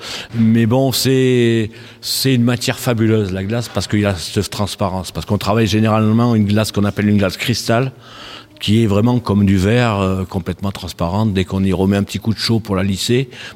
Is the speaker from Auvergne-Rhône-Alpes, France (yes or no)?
yes; Tournon-sur-Rhône, Auvergne-Rhône-Alpes, France; moi je suis de Tournon en Ardèche, donc voilà, j'ai habité Clioux-Cla dans les années 80, enfin bon, je suis un peu du coin quand même, mais j'en suis parti pendant très longtemps, et ça fait que 3 ans que je suis revenu ici.